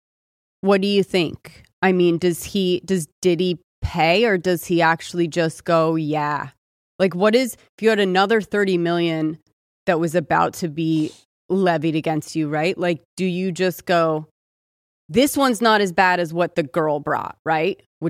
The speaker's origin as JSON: {"language": "English", "region": "California", "country": "United States", "said": "our world or in our more like Austin or I'm from California, whatever."}